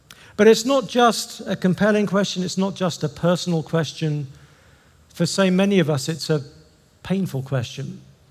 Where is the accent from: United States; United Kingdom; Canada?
United Kingdom; England; Now, I'm English